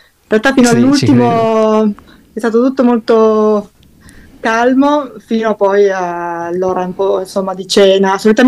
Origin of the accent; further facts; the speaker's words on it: Rivoli, Piedmont, Italy; Io sono di Rivoli, proprio lì intorno, okay. Un po' vicino a Torino.